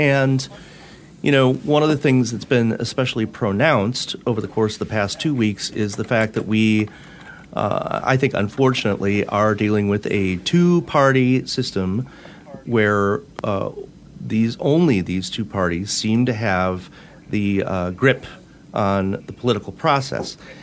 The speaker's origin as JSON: {"language": "English", "region": "New York", "country": "United States", "tie": "born or raised there", "said": "It partly comes from where I grew up in New York and other things."}